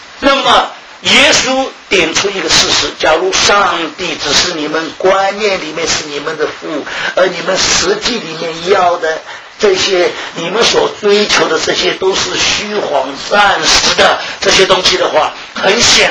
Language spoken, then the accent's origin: Chinese; Shanghai, China; 我们上海人，你骂人家瘪三，人家骂你吃老，就是这样。